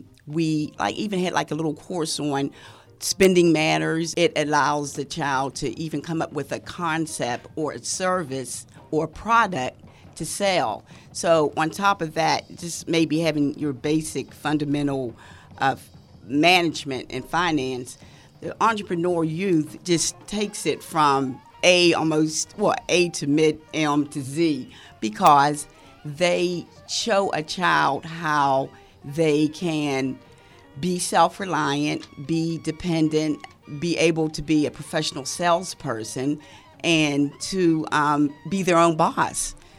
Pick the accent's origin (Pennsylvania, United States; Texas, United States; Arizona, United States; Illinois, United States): Pennsylvania, United States; Philadelphia; I was raised in Philadelphia and I went to schools there.